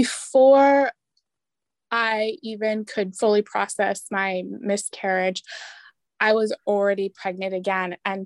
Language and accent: English; Ontario, Canada; now in Sault Ste. Marie, Canada; I'm from Kashkizogging First Nation, which is located north of Thunder Bay in Ontario. I currently reside in Bawating, which is also known as Sault Ste. Marie. It's at the top of the Mitt of Michigan, but on the Canadian side.